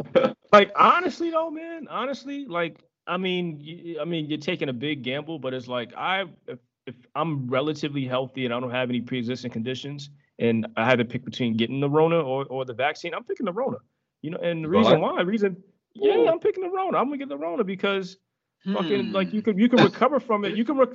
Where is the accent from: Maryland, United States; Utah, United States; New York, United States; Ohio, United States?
New York, United States; I mean, I love … songs and all that stuff because I'm from New York.